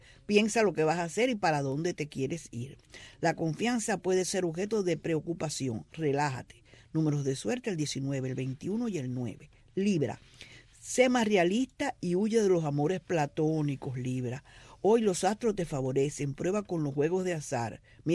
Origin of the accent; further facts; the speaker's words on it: Cuba; Soy cubana